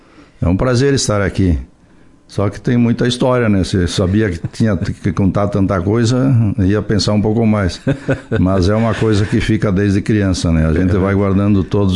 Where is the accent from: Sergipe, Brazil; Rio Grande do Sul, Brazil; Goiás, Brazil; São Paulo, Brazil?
Rio Grande do Sul, Brazil; Paraí; now in Marau, Brazil; quando me dei conta que eu nasci em Paraí, vamos dizer, né? Me conheci como criança ali